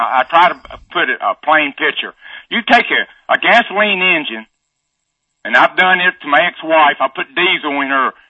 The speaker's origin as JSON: {"language": "English", "town": "La Follette", "region": "Tennessee", "country": "United States", "tie": "born there", "also_born_or_lived": "Knoxville", "said": "I was born in La Follette, Tennessee. I lived in Knoxville. I am Tennessee as you can get."}